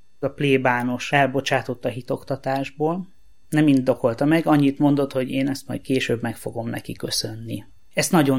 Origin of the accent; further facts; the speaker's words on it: Pincehely, Tolna, Hungary; Egy Tolna megyei faluba nevelkedtem fel, ennek a falunak Pincehely a neve.